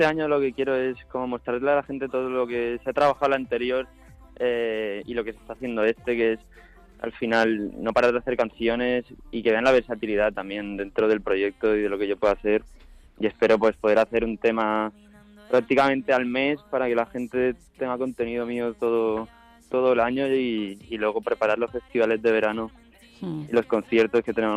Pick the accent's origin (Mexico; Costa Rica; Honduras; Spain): Spain; Monóvar, Valencian Community; soy de Monóvar, muy conocido por Azorín.